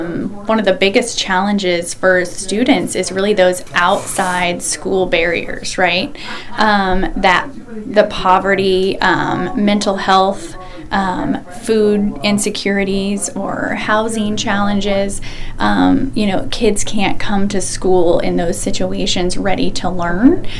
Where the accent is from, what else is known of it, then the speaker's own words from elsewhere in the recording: Mexico; I'm from Mexico, right? I love my community, and we want to hire more people from Mexico